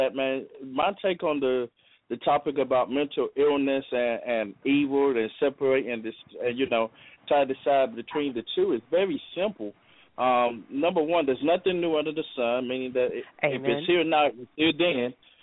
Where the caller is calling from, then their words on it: Warsaw, North Carolina, United States; I'm actually calling from Warsaw, North Carolina.